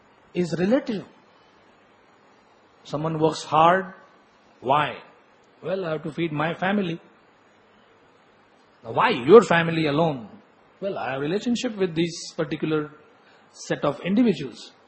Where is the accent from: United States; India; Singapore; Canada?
India; So that I am an Indian, I have to love this, is a relative truth.